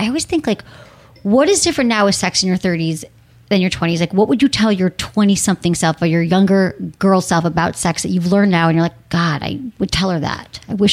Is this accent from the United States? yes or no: yes; Michigan, United States; accent: Michigan; That's my Michigan accent.